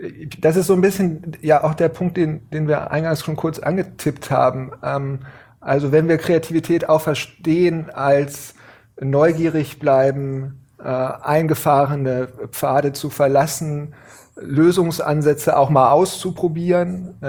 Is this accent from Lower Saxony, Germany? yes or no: yes; Gifhorn, Lower Saxony, Germany; also born or lived in Berlin; now in Hanover, Germany; Und dann bin ich aufgewachsen, groß geworden in Gifhorn und bin zum Studieren nach Hannover gekommen. Ja. Also ich bin etwa mein halbes Leben jetzt Hannoveraner, war noch mal einen kurzen Moment, ein paar Jahre in Berlin, aber seit Studium mit dieser einen Unterbrechung in Hannover.